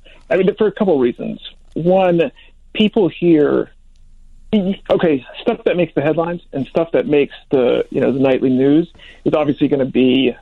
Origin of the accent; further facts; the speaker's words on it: Chicago, Illinois, United States; born there; I haven't gotten back in a little bit. I was born in Chicago. Both of my folks' families from Chicago.